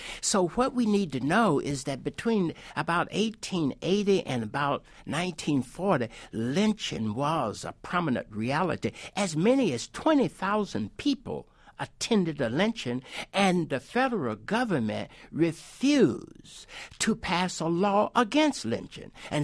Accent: Southern US, United States; I grew up in the South, and lynching was a prominent reality during that time, and my father was threatened to be lynched.

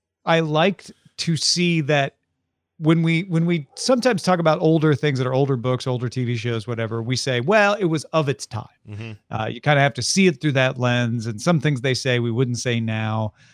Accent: Missouri, United States; they ran it in reruns in the afternoons where I was growing up on the St. Louis television stations.

